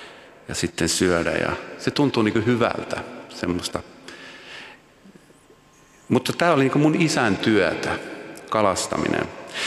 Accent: Åland, Finland; Mä oon Ahvenanmaalta kotoisin ja mun isä oli kalastaja.

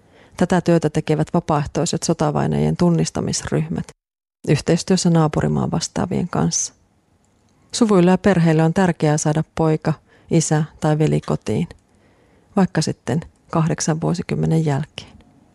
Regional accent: Lapland, Finland; Minun kotiseudullani Merilapissa saatetaan kysyä, että mistä sinä olet pois

